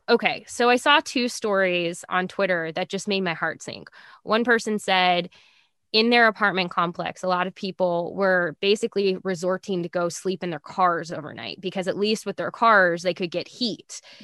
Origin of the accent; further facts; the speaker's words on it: Nebraska, United States; or even like for myself growing up in Nebraska, this isn't exactly uncommon for us